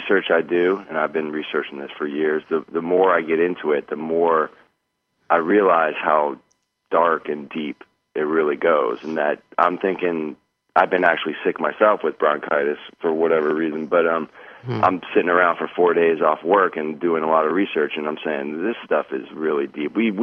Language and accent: English; Midwest, United States; now in Los Angeles, United States; I'm from the Midwest, and I've been in LA for 6 years, and never saw these type clouds.